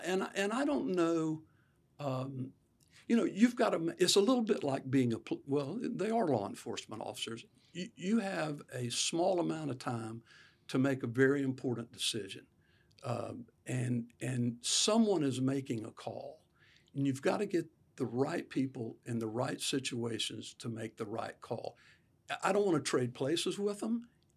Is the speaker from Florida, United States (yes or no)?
yes; Belle Glade, Florida, United States; For sure. I was having a flashback the other day about my BB gun and hunting meadowlarks out in the pasture barefooted